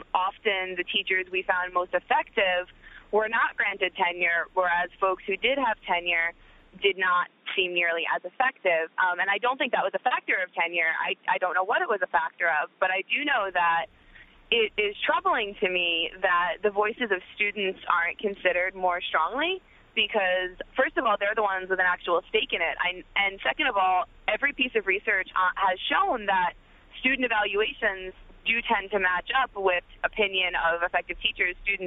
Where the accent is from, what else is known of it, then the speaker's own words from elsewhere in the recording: New Jersey, United States; So I'm from New Jersey. I went to a magnet high school in northern New Jersey.